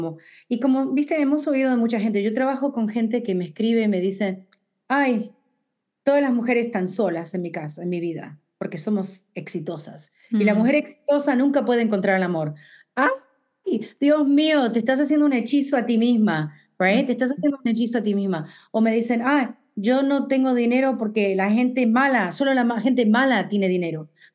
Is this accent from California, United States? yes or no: no; New York, United States; now in Pennsylvania, United States; Soy de Nueva York, me mudé a Central Pennsylvania, Pennsylvania Central